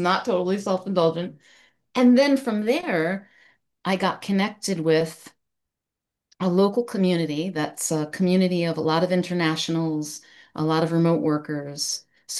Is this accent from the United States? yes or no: yes; United States